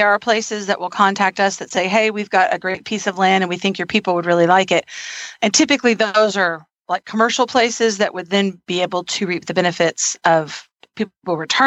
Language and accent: English; Texas, United States; from Pamela, Texas.